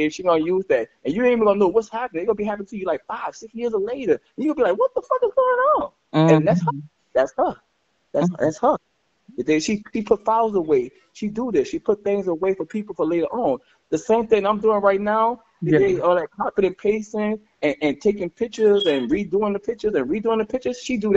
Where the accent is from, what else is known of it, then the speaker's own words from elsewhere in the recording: New Orleans, Louisiana, United States; Yes, we're from New Orleans, you know what I'm saying?